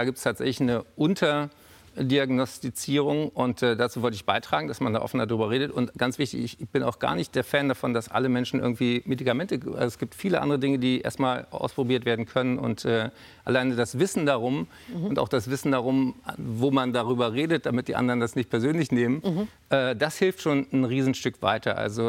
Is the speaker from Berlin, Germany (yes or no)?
yes; Berlin, Germany; in Berlin, in meiner Heimatstadt